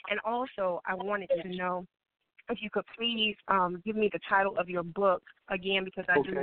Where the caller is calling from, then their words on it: Dallas, Texas, United States; I'm calling from Dallas, Texas.